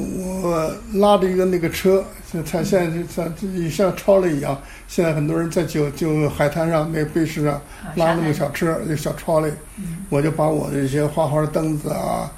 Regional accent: China; moved away as an adult; now in Australia; 我呢是从小在国内长大，然后又经历了从文化大革命到整个文革后期

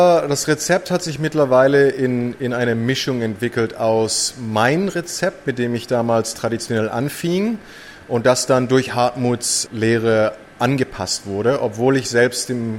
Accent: Baden-Württemberg, Germany; now in Australia; ich vor 16 Jahren aus Deutschland abgehauen bin, und ich bin ein Brezelliebhaber, im Schwarzwald aufgewachsen

